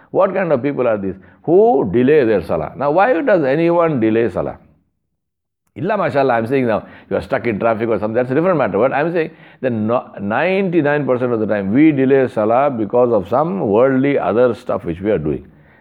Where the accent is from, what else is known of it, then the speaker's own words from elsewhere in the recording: India; I'm saying that because I'm Indian and I see it all the time in my country, in my culture.